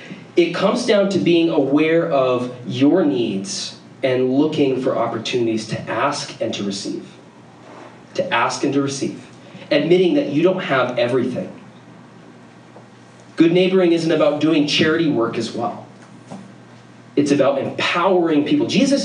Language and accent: English; New England, United States; I grew up in New England and like, I didn't even know what it was, you know, until I bought one.